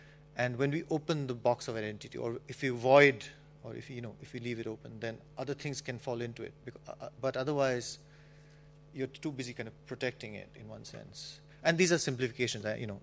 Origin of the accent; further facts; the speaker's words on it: India; I've lived in the U.S. for 3-4 years. I mean, I studied there, basically, but I grew up in India. It's a little complicated. My mother's Japanese, but she's lived in India.